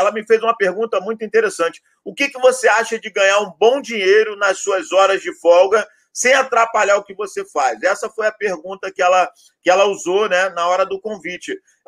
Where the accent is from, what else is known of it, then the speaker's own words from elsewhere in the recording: Rio de Janeiro, Brazil; Veja bem, eu sou aqui do Rio de Janeiro, né? Como boa parte das pessoas, eu sou de uma família assim muito pobre, né?